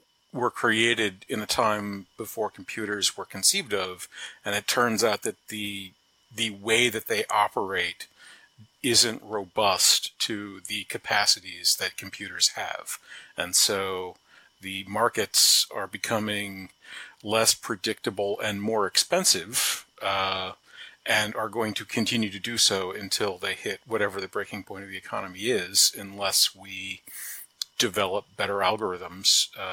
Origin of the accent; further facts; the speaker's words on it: Charlottesville, Virginia, United States; I was born and raised here in Charlottesville, Virginia, went to UVA